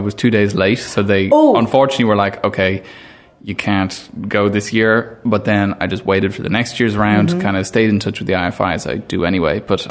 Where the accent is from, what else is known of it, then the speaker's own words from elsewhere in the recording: Ireland; being an Irish person